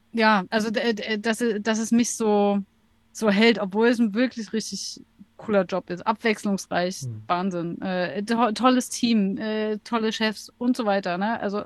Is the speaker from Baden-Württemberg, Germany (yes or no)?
no; Dresden, Saxony, Germany; Dresden wäre, meine Heimat